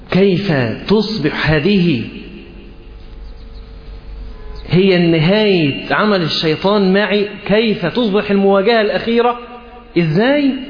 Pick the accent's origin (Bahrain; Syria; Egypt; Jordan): Egypt; Alexandria, Alexandria Governorate; احنا عندنا في اسكندريه بنقول مانيفيستو، صح؟